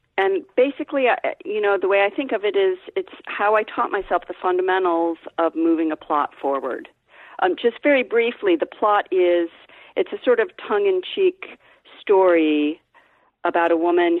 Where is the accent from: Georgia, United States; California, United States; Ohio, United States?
Ohio, United States; Well, I'm from Ohio, so the setting was kind of natural for me.